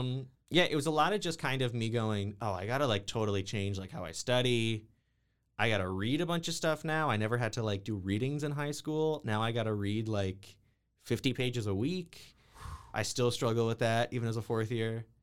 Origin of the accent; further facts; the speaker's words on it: Sarnia, Ontario, Canada; I'm not like from Waterloo. I'm from Sarnia.